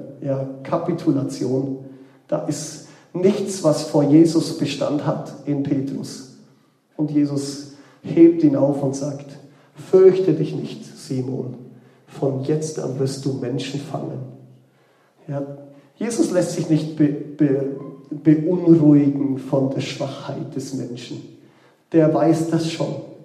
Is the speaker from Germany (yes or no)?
yes; Bavaria, Germany; born there; Ja, ich bin gebürtiger Allgäuer, gell?